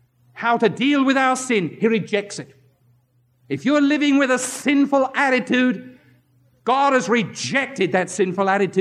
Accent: England, United Kingdom; I grew up in England, with all the funny things that English people think.

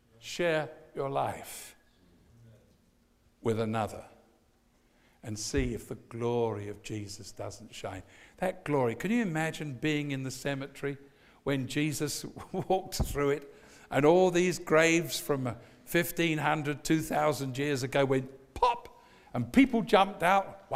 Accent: England, United Kingdom; now in United States; And I'm an Englishman, if I hadn't lived in the United States, I'd have had no color at all.

